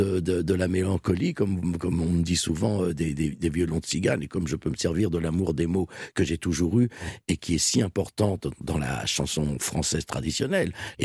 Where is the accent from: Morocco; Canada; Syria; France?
France; Drancy, Île-de-France; born there; Oui, bon, ben voilà, je suis né à Drancy.